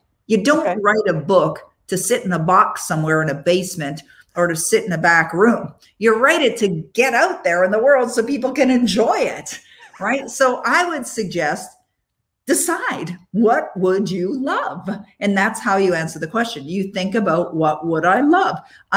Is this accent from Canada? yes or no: yes; Ontario, Canada; I don't live in the United States. I'm a Canadian. I live in the nation's capital of city of Ottawa